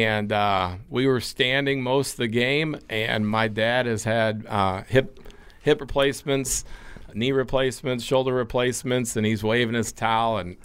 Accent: St. Louis, Missouri, United States; I think that was kind of a great asset to have growing up in St. Louis.

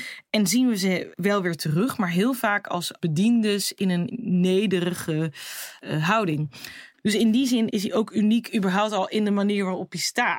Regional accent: Curaçao; Ik kom zelf uit Curaçao, ik ben daar geboren en getogen. En ik hoor sinds 1634 al bij Nederland, voordat Nederland überhaupt Nederland is geworden.

